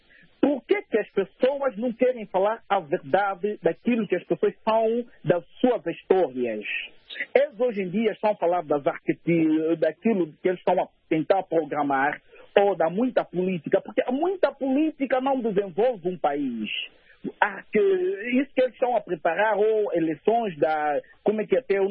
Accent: Cabinda, Angola; now in Brussels, Belgium; Estou em Bruxelas. Bem, eu sou de Cabinda e continuarei de ser de Cabinda

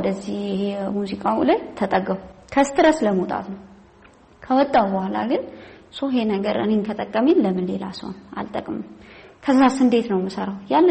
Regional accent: Addis Ababa, Ethiopia; also born or lived in Beirut; ትውልጅ ያደኩት ጨርቆስ አካባቢ ነው።

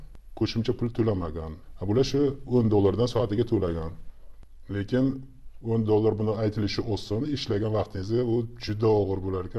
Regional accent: Samarkand, Samarkand Region, Uzbekistan; Aslida samarqandlikman.

